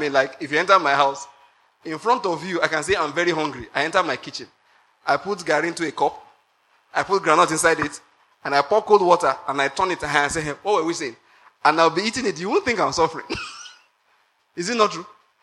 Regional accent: Nigeria; I said, I'm a Nigerian. This is my first time in this country.

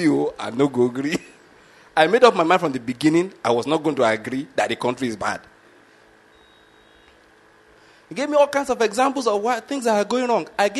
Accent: Nigeria; first language Yoruba; English is a second language; Then, you, of course, you did the Nigerian language, which I was in the West. You did Yoruba, which is my native language.

